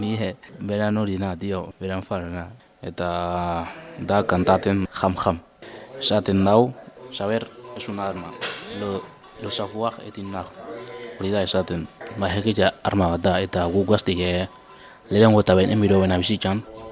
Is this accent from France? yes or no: no; Senegal; Basque is a second language; moved away; nire herriko dakarri beste hori bat, beste musika bat, roi kultura, gero kultura da, baina nik asko zen zuten dutena da rap, Senegaleko.